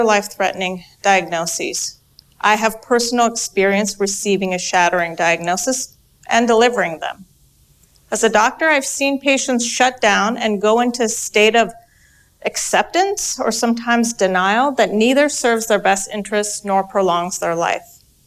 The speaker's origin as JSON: {"language": "English", "region": "Midwest", "country": "United States", "tie": "born or raised there", "said": "a young girl from the Middle East deals with growing up in the Midwest"}